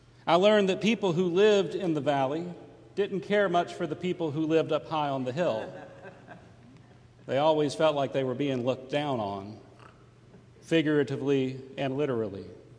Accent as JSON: {"language": "English", "region": "Mississippi Delta", "country": "United States", "tie": "born or raised there", "said": "I grew up in the Delta. And so I grew up having no concept of what a hill or a valley was."}